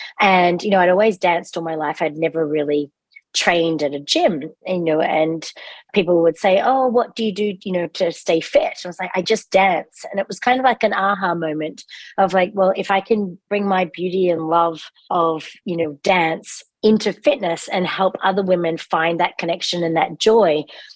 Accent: Australia; also born or lived in England; now in United States; I was born in England, but grew up in Australia.

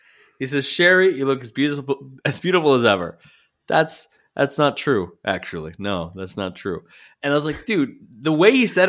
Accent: Winnipeg, Manitoba, Canada; I'm from Winnipeg, you idiot.

